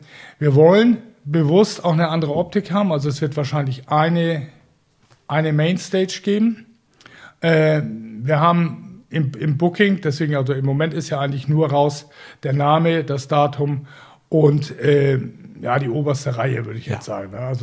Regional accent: Northern Germany, Germany; das können wir uns hier als Norddeutsche, ist ja easy

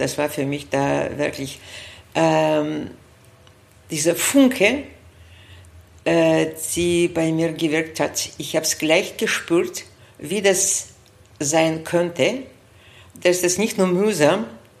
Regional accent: Saint Petersburg, Russia; German is a second language; moved away as an adult; now in Vienna, Austria; Nein, ich bin eine Russin, in St. Petersburg geboren. Lebe aber in Österreich, in Wien. In diesem Jahr werden schon 45 Jahre sein. Ja, seit 1979.

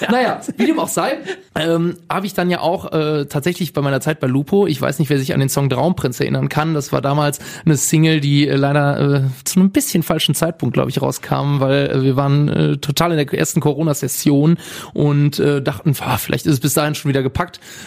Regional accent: Cologne, North Rhine-Westphalia, Germany; born there; ich bin ja in Köln wirklich geboren. Karnevalshochburg

